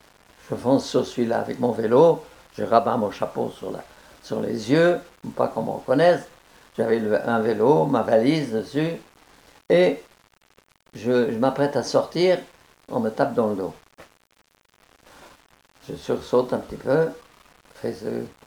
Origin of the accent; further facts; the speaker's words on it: France; je suis français, ancien combattant.